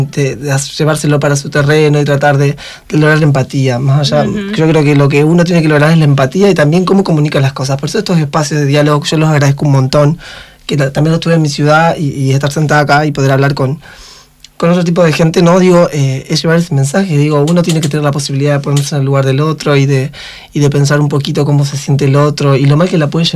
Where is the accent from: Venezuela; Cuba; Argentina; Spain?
Argentina; nosotros somos argentinas y los argentinos somos solidarios.